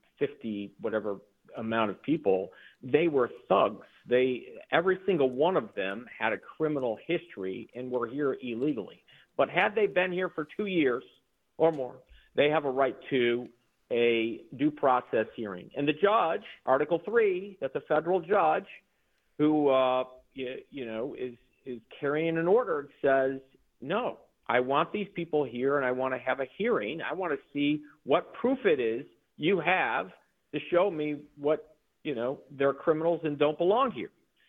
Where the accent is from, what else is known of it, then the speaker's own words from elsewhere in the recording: Allen Park, Michigan, United States; a gentleman from my hometown, Allen Park, 30 years here in the country